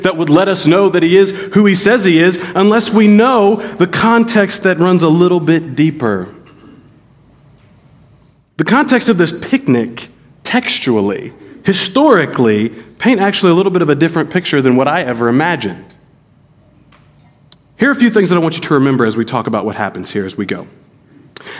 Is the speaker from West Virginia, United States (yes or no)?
yes; West Virginia, United States; Y'all know I'm from West Virginia. There's lots of middle of nowhere places.